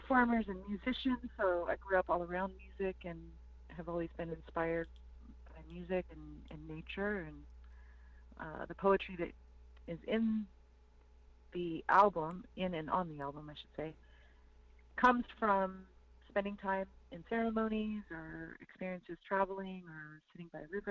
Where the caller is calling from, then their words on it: Taos, New Mexico, United States; I'm calling in from Taos, New Mexico today, and I am of the Mbe Apache Nation and the Mexica Nation, and I'm also Scottish and Irish.